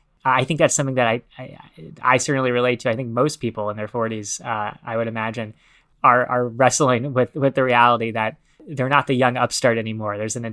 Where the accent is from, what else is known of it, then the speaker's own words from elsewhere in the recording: New York City, New York, United States; The City Speaks is a story told from the point of view of my hometown, New York City.